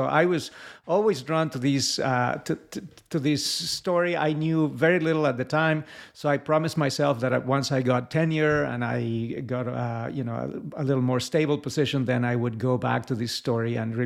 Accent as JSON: {"language": "English", "region": "Mexico City", "country": "Mexico", "tie": "born or raised there", "second_language": "English", "said": "So I grew up in Mexico City"}